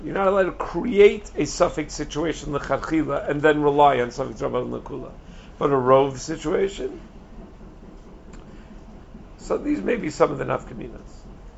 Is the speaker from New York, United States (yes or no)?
yes; New York, United States; You know, I grew up in the Five Towns.